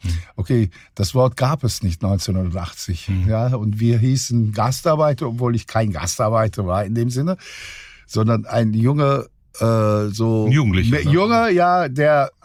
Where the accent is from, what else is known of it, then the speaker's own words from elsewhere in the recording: Australia; also born or lived in Ankara, Turkey / Istanbul, Turkey; Aber ich bin in Australien tatsächlich aufgewachsen. Also bis zur mittleren Reife war ich in Australien. In Ankara war ich bis zu meinem siebten Lebensjahr. Und dazwischen war ich ein paar Jahre in Istanbul im Gymnasium.